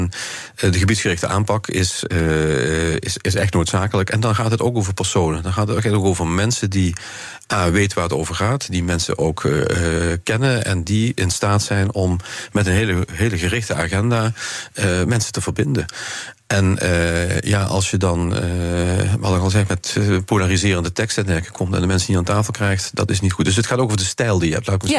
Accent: Maastricht, Limburg, Netherlands; Ik kom zelf uit Maastricht. Een van de natuurgebieden ligt ten zuiden van Maastricht.

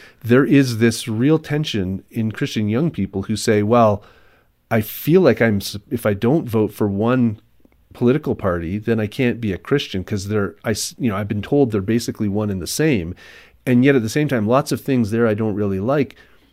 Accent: Canada; I'm from Canada.

